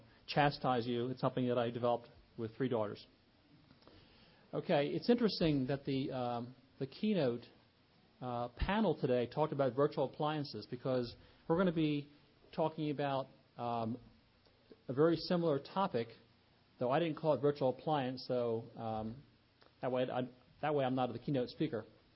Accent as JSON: {"language": "English", "region": "Pennsylvania", "country": "United States", "said": "We're from Pennsylvania. We see cows and pigs, mostly."}